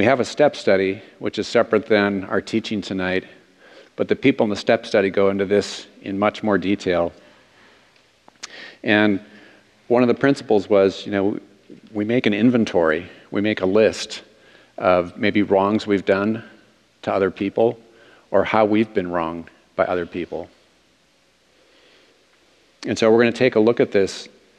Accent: Minnesota, United States; So, another thing about me, other than growing up in Minnesota, is that I grew up Roman Catholic

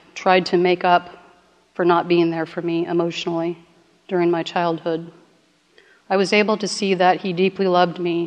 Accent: Portland, Oregon, United States; also born or lived in Tacoma, Washington; I was born in Portland, Oregon, and I've lived here and in the suburbs most of my life.

